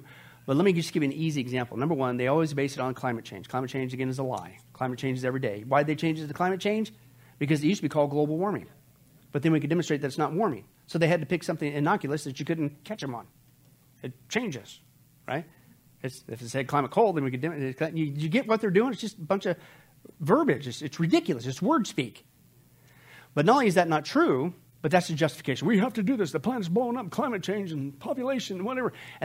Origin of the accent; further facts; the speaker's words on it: United States; I'm an American, right?